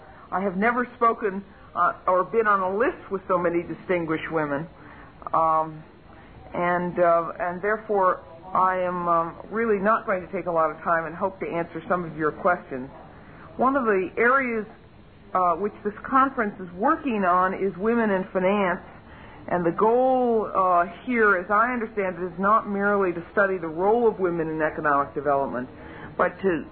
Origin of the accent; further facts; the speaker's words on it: New York, United States; I'm, of course, as a New Yorker, a personal friend of many of the leaders in the women's movement.